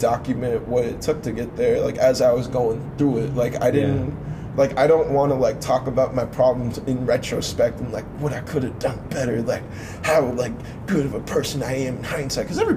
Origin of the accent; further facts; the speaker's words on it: Carlsbad, California, United States; I grew up in Carlsbad.